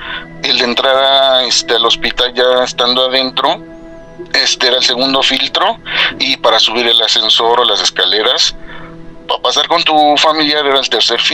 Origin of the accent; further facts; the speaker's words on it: Coacalco, State of Mexico, Mexico; Soy de Coacalco, Estado de México.